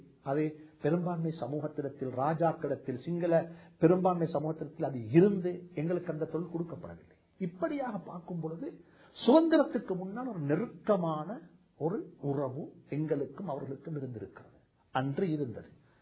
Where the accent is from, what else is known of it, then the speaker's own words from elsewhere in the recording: Kandy, Central Province, Sri Lanka; நான் கண்டி ஊரை சேர்ந்தவர்